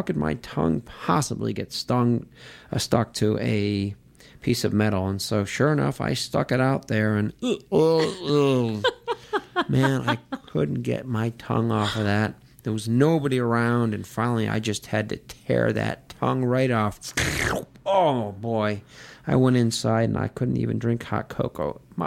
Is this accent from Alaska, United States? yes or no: no; Connecticut, United States; growing up in Connecticut, we had lots of farming equipment around